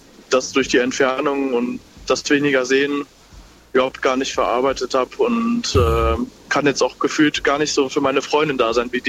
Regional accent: Euskirchen, North Rhine-Westphalia, Germany; also wir kommen aus der Nähe Bonn, Euskirchen

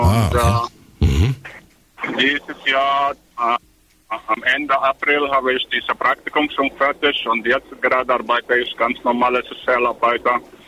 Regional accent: Egypt; Ich komme aus Ägypten

